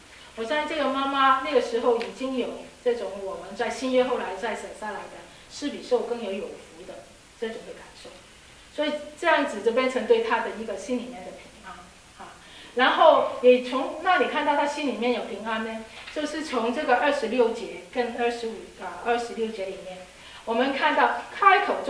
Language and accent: Chinese; Hong Kong; 我们香港人说的女强人啊